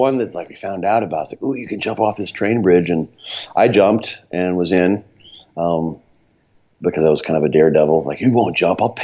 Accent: Quincy, Illinois, United States; I am sitting in the kitchen of my aunt in my hometown of Quincy, Illinois.

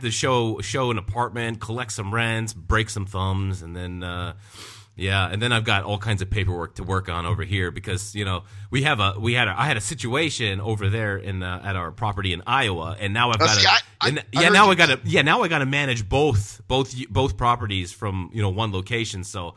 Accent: Ottawa, Ontario, Canada; this is like when I grew up in Ottawa, Canada, this is how cold it was there.

